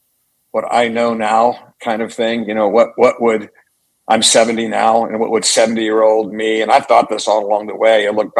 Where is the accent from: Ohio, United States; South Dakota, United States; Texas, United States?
Ohio, United States; Columbus; Yeah, I grew up in Columbus, Ohio, and was passionate about football in particular.